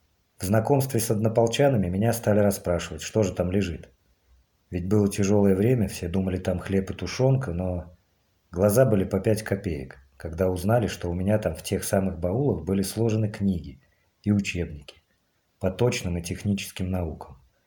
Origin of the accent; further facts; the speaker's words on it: Ukraine; Родом я был с Украины.